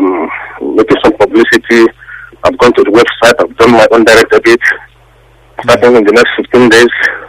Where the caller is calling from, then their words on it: Manchester, North West England, United Kingdom; I'm calling from Manchester in the UK.